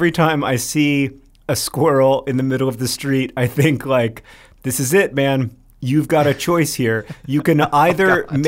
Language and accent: English; Orlando, Florida, United States; Hank and I grew up in Orlando